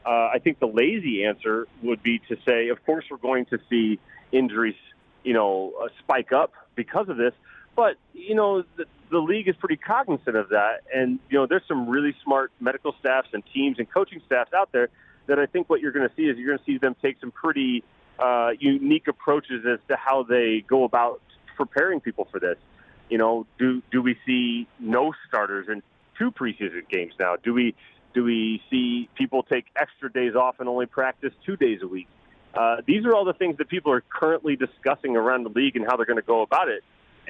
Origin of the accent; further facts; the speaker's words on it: Missouri, United States; I grew up just outside of St. Louis.